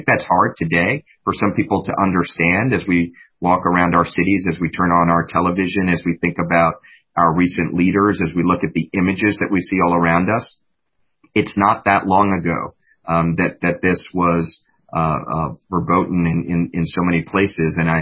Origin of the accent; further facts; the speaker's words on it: New York City, New York, United States; Yeah, so the thing that I remember about my house as a young person, my apartment in New York City, was that it was open